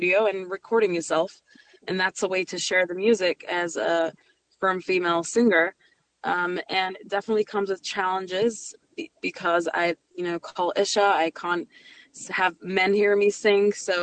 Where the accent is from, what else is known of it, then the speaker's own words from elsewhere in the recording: United Kingdom; now in New York, United States; I am British. I moved to New York 7 years ago.